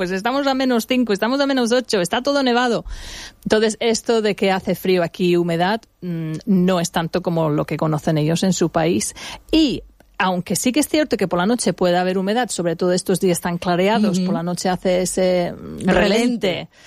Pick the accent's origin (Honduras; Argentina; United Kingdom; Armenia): United Kingdom; England; Además, hay una inglesa dentro de mí. Yo me crié en Inglaterra.